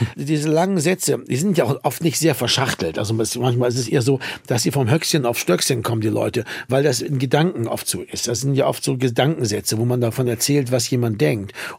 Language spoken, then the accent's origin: German; Bremen, Germany; now in Berlin, Germany; Ich bin Bremer, der in Berlin wohnt. Schon sehr lange